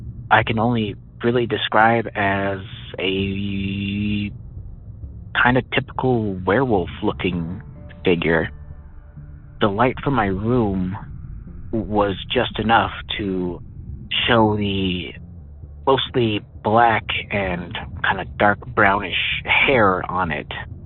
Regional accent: Michigan, United States; from Michigan, but my story is coming from Lubido, California.

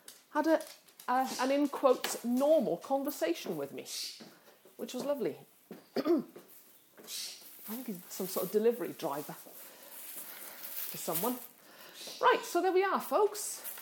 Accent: Wales, United Kingdom; I said, no. I said, I'm from Wales.

